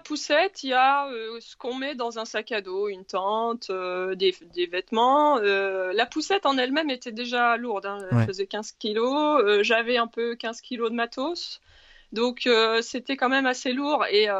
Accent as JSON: {"language": "French", "region": "Normandy", "country": "France", "said": "Oui, je suis normande à la base"}